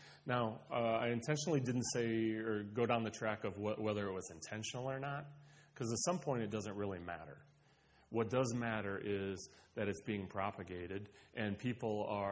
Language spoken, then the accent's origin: English; La Porte, Indiana, United States; everybody read the LaPorte Herald Argus because I grew up in LaPorte.